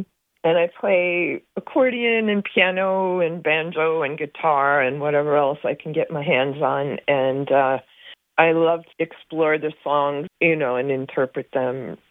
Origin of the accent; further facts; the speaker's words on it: New York City, New York, United States; hearing chamber music rehearsals in the apartment where I grew up in New York City.